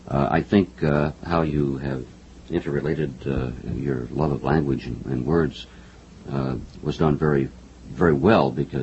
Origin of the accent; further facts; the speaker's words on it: Midwest, United States; Midwesterners have that same feeling. I'm from the Midwest, and we all felt that we had to leave.